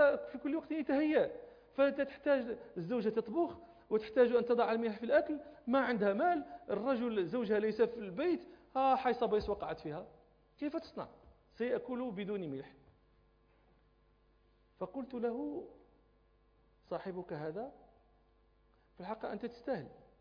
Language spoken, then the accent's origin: Arabic; Morocco; هذا يصنعه كثير من الناس عندنا في المغرب.